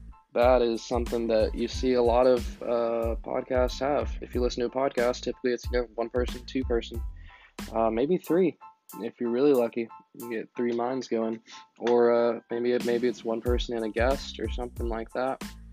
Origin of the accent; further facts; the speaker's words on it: Carrollton, Texas, United States; I'm from the Dallas area. I'm not sure how specific I should be. Specific. Should I tell you everything? Or just little things? From the North Dallas suburbs, Carrollton. I went to Hebron High School.